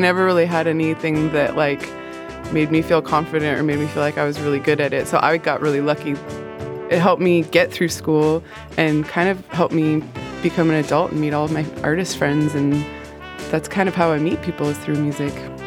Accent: Los Angeles, California, United States; I grew up in Los Angeles in the public school system

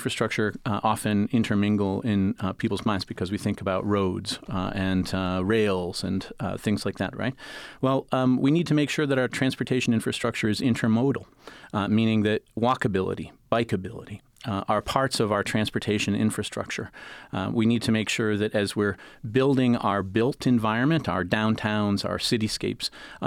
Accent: Portage, Michigan, United States; born or raised there

